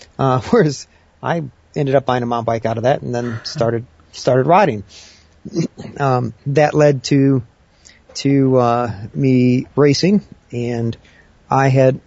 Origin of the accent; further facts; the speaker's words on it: Michigan, United States; moved away as an adult; I grew up in Michigan. I relocated from Michigan to Las Vegas in 1994, and I was doing computer work for the government at the time.